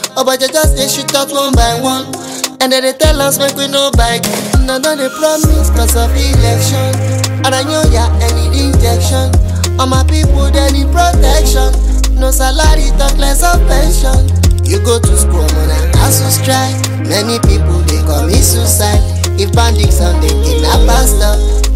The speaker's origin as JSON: {"language": "English", "country": "Nigeria", "said": "I'm a Nigerian"}